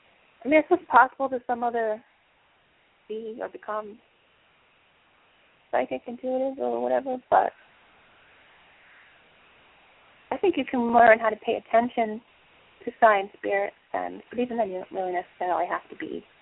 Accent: Boston, Massachusetts, United States; born there; See, I can say that too because I was born in South Boston.

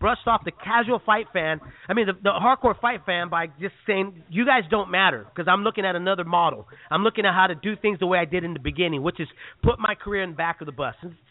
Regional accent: San Jose, California, United States; I'm from the Bay, I'm from San Jose

